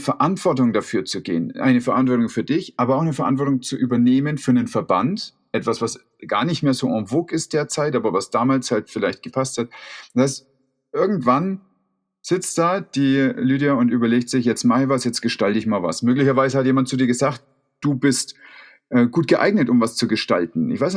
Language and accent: German; Bavaria, Germany; Ich bin ein Bayer.